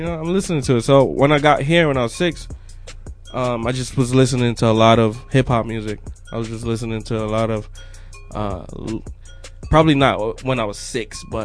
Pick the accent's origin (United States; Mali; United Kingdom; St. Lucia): St. Lucia; born there; No, but so I was born in St. Lucia.